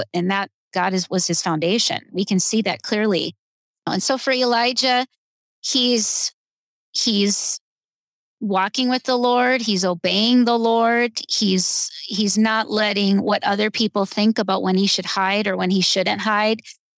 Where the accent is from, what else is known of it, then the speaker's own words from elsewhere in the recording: United States; and we'll just talk about America because I'm an American